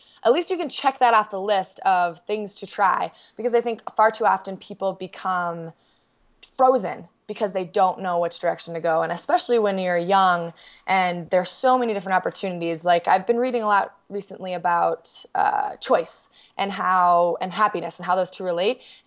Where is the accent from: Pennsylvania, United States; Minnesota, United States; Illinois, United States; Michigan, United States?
Minnesota, United States; Minneapolis; now in Park City, United States; So I grew up in Minneapolis. I now live in Park City, Utah because I love the mountains. But even growing up in Minnesota, it's so much my fabric.